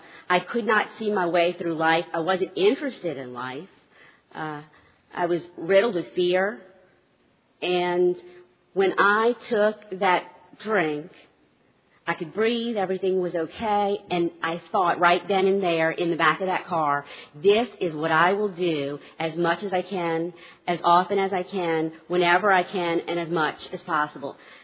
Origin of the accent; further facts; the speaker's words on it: New Orleans, Louisiana, United States; now in Lafayette, United States; and I am from Lafayette, Louisiana. I live there currently. Originally got sober in New Orleans, where I'm from, my hometown.